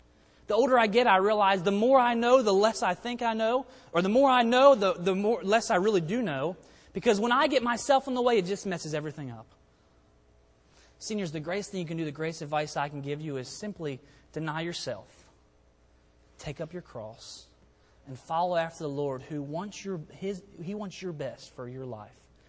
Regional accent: Hagerstown, Maryland, United States; I'm from Hagerstown, Maryland. Some of y'all know that.

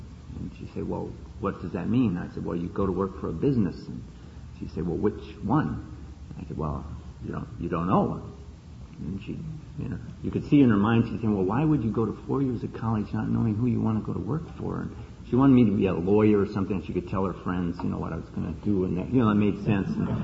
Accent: Wisconsin, United States; I grew up in Wisconsin and got out of high school in 1964.

